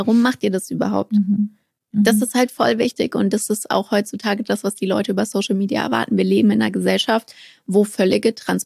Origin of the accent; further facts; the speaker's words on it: Frankfurt, Hesse, Germany; born there; now in Berlin, Germany; ich wohne in Berlin, das ist meine Wahlheimat. Eigentlich bin ich in Frankfurt geboren, in Frankfurt am Main, wie du ja auch, habe ich eben erfahren im Vorgespräch. Und ich bin jetzt tatsächlich 25 Jahre alt.